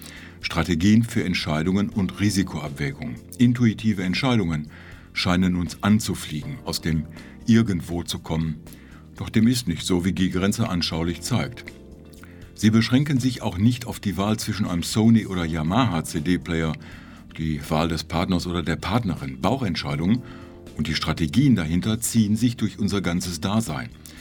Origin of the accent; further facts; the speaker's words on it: North Rhine-Westphalia, Germany; Niedersachsen wieder zu verlassen und in meine alte Heimat Ostwestfalen zurückzukehren.